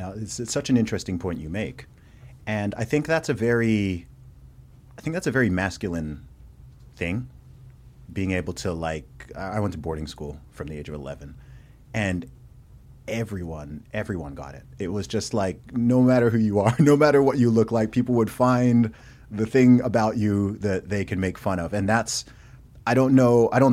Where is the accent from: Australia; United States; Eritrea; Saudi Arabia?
Saudi Arabia; but I grew up in Saudi Arabia, and from day one, big expat community, I was just surrounded by everyone from the beginning.